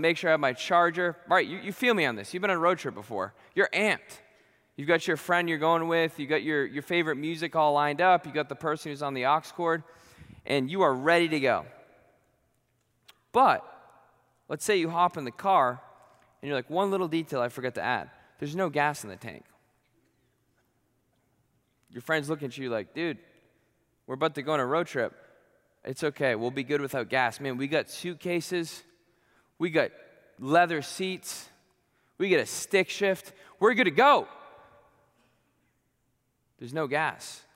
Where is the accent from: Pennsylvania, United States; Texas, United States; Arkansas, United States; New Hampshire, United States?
New Hampshire, United States; So I'm originally from New Hampshire. So what that meant is going to college in Florida, about twice a year, I would embark on a harrowing 24-hour drive.